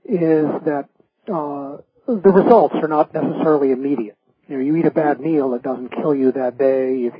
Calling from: Los Angeles, California, United States; I'm out in Los Angeles.

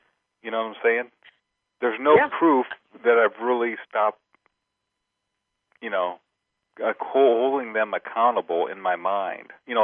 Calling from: Ohio, United States

